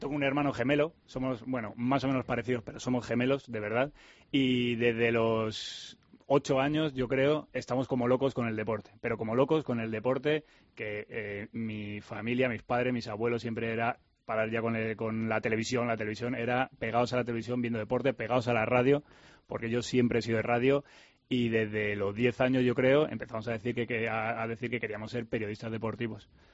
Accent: Barcelona, Catalonia, Spain; now in Madrid, Spain; Soy de Barcelona, nacido en Barcelona, aunque llevo viviendo en Madrid 30 años, pero soy uno de los pocos del Barça en la redacción.

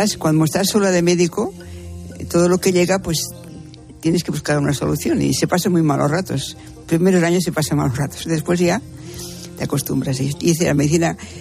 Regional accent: Catalonia, Spain; accent: Catalan; moved away; Yo soy catalana.

